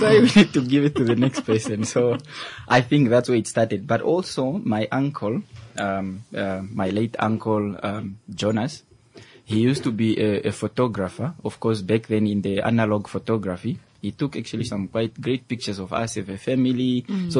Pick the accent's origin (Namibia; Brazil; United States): Namibia; Umutako, Omusati; I'm born and raised, actually a village champion. I was born and raised in Umutako village. Okay. That's close to Oshikuku, some 15 kilometers away from Oshikuku. Family of five. I have four siblings. I'm the middle child.